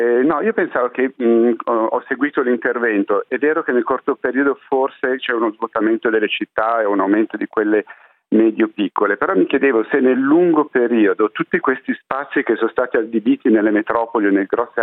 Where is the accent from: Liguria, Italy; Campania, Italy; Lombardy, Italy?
Lombardy, Italy; Milan; io sono cresciuto a Milano e vivo invece in una città più piccola.